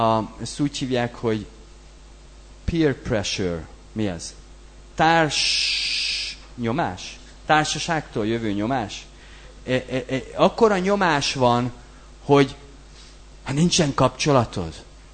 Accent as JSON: {"language": "Hungarian", "town": "Debrecen", "region": "Hajdú-Bihar", "country": "Hungary", "said": "Magyarországon születtem, debreceni vagyok, jó?"}